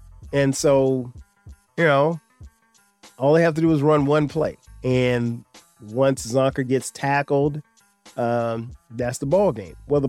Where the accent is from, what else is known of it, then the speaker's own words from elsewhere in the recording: South Carolina, United States; growing up in South Carolina, I didn't see a lot of Giants football.